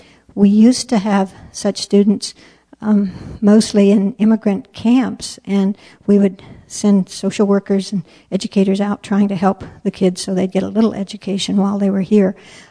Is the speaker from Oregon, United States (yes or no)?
yes; Oregon, United States; I grew up in Oregon.